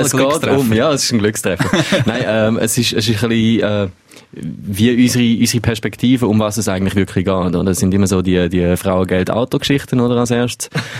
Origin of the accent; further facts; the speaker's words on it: Switzerland; first language Romansh; German is a second language; Ich bin rätoromanisch aufgewachsen und von dem her gesehen ich rätoromanisch als meine Muttersprache.